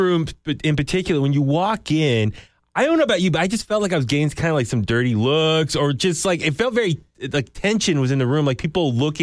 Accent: San Francisco, California, United States; I think it's just because maybe we're from San Francisco.

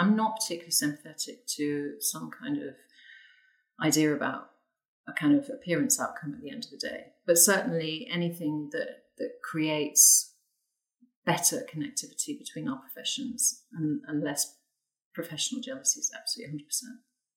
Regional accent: King's Lynn, East of England, United Kingdom; I grew up near King's Lynn, so I have lots of deep, deep memories of being in that town.

